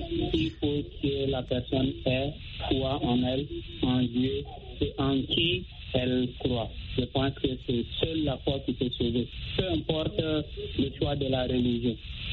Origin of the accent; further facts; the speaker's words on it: Chad; now in Russia; je suis un tchadien en Russie